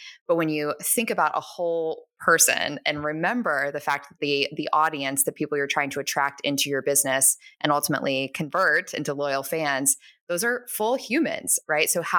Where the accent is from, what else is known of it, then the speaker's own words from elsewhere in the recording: Ohio, United States; I'm from Ohio. I grew up in a relatively small town.